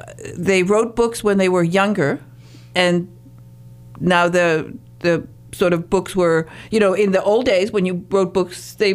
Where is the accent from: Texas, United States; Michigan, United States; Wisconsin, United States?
Michigan, United States; Detroit; you know, growing up in Detroit and Motown, I know that all of these artists were